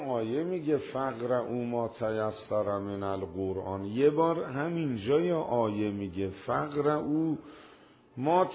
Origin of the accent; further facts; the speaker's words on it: Iran; چون ما ایرانی هستیم، زبون عربی خدا رو که نمیفهمیم